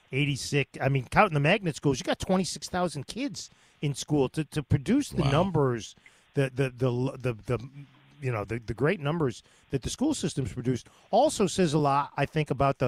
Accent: Hartford, Connecticut, United States; So, having grown up in Hartford, it is, even though I live in the suburbs now, it is my favorite city.

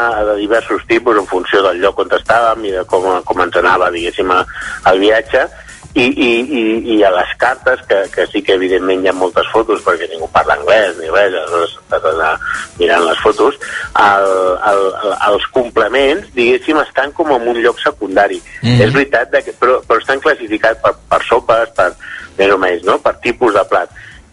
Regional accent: Mataró, Catalonia, Spain; ara estic a un altre lloc, però soc de Mataró.

